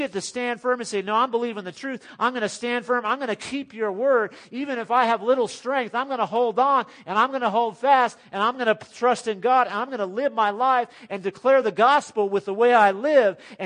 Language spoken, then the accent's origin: English; California, United States; You know, some of us who grew up in the Bible Belt, not me, but I grew up in California, the non-Bible Belt.